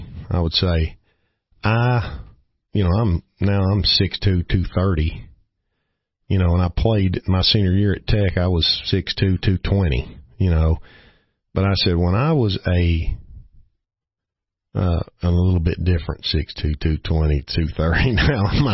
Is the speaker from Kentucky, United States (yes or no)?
yes; Richmond, Kentucky, United States; Well, you know, I grew up in Richmond, Kentucky.